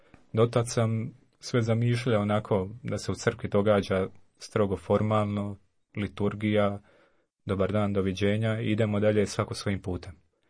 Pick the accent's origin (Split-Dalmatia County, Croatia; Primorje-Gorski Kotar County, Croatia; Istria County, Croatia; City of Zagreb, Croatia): Split-Dalmatia County, Croatia; Kućine; I rodom sam iz mjesta Kućine, to je jedno manje mjesto pored Splita, oko 1000 stanovnika ima.